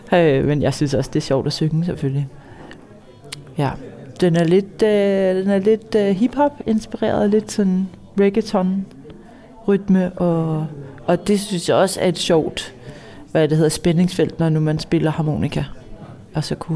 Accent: Copenhagen, Capital Region of Denmark, Denmark; Og så er jeg københavner. Selvom jeg er flyttet ud af byen, så er jeg stadig københavner. Jeg er vokset op herinde

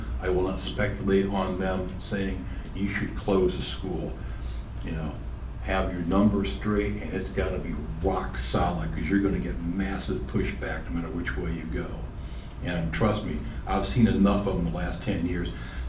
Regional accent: Scotland, United Kingdom; There's two things, being a Scotsman, I don't like

